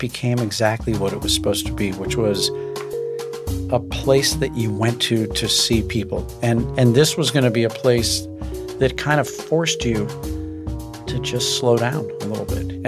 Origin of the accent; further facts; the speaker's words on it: St. Louis, Missouri, United States; it was basically just going into my own memory bank from growing up in St. Louis, all the things that I used to love doing.